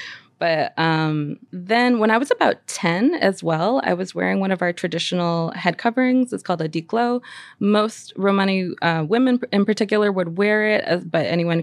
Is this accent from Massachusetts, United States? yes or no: no; New Hampshire, United States; I grew up in New Hampshire. I'm like an 80s baby.